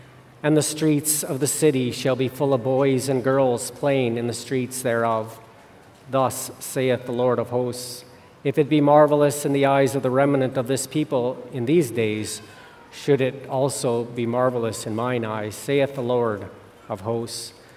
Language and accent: English; Saskatoon, Saskatchewan, Canada; from the brothers and sisters in Saskatoon, Saskatchewan, my hometown.